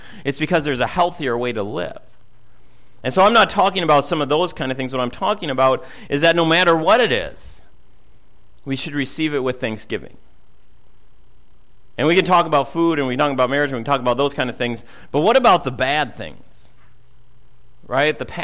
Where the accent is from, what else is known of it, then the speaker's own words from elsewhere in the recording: Minnesota, United States; I'm Minnesotan, so I'll say no thank you for the cookies the first two times